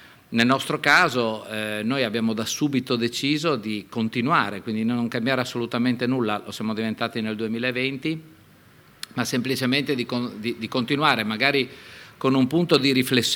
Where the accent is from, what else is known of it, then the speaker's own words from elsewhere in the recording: Udine, Friuli-Venezia Giulia, Italy; io sono di Udine, come si è detto prima, quindi gioco quasi in casa.